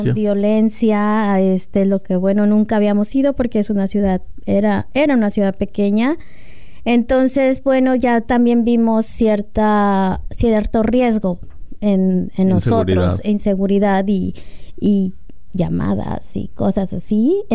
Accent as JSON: {"language": "Spanish", "town": "Tepic", "region": "Nayarit", "country": "Mexico", "tie": "born there", "said": "pasé muchísimos años en Tepic, soy nacida de hecho en Tepic, Nayarit."}